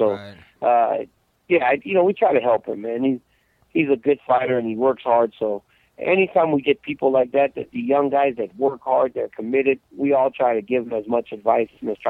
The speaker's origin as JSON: {"language": "English", "country": "United States", "said": "we, you know, we're American, man. We make some pretty inappropriate jokes, and they don't do that in Russia."}